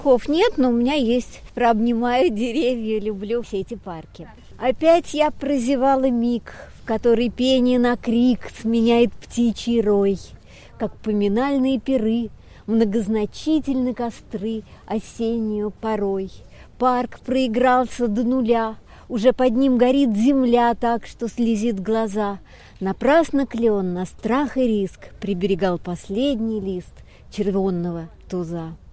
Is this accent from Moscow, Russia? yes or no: yes; Moscow, Russia; я тоже москвич, коренной